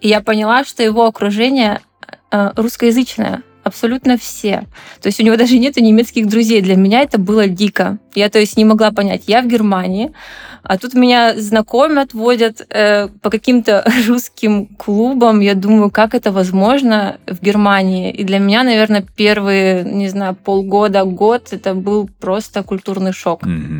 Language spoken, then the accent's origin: Russian; Krasnodar, Krasnodar Krai, Russia; moved away as an adult; now in Baden-Baden, Germany; Я сама родом из Краснодара. Это южный город России.